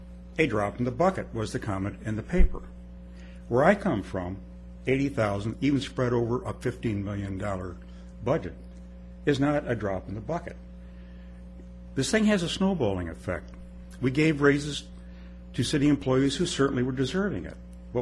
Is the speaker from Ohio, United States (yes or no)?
no; East Moline, Illinois, United States; It reminds me of the one I grew up in my hometown of East Moline, Illinois, and I'm glad to be here.